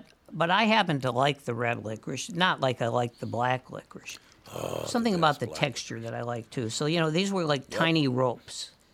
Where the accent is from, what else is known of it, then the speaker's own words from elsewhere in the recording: St. Paul, Minnesota, United States; being a baby boomer and growing up on Cretan Avenue in St. Paul, it was just pure bedlam on Halloween.